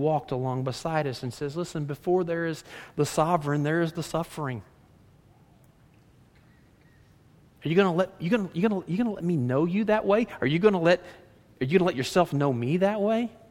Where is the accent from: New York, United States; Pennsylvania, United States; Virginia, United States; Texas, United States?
Texas, United States; even though I was from Texas, I talked worse than they did, I was this novelty.